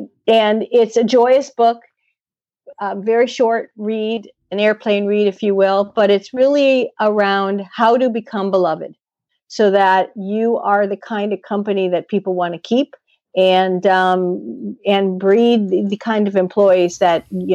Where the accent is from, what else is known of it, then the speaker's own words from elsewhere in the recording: Chicago, Illinois, United States; with a shirt signed by all of the Bears growing up in Chicago.